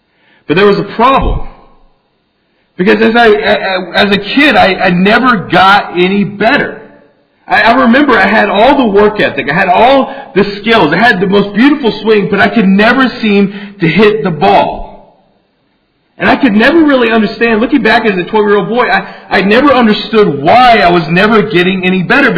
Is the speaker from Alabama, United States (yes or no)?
yes; Huntsville, Alabama, United States; but I grew up here in Huntsville, the son of an engineer, and growing up here in Huntsville, I played many different kinds of sports.